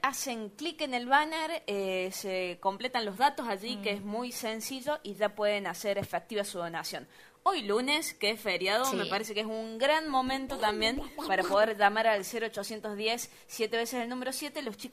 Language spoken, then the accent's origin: Spanish; Concepción del Uruguay, Entre Ríos, Argentina; soy de Concepción del Uruguay, en la provincia de Entre Ríos.